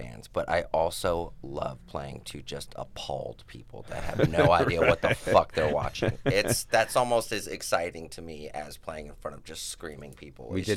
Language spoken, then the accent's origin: English; Las Vegas, Nevada, United States; And that was our environment growing up in Vegas, you know.